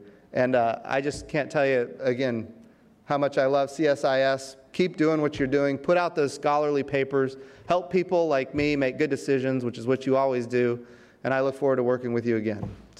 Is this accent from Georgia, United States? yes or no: no; Oklahoma, United States; A lot of people in this room have heard me as a member of Congress talk about weather because I come from Oklahoma